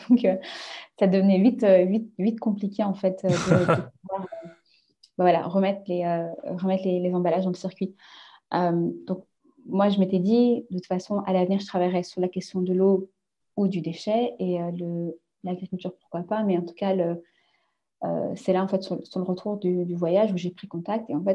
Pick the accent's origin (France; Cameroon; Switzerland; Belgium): France; Quand, en tant que Français, tu es habitué à sortir tes poubelles 2 fois par semaine